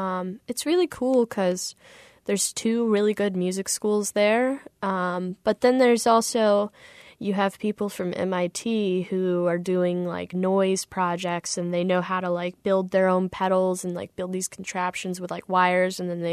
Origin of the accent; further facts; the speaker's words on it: Orlando, Florida, United States; and I'm from Orlando.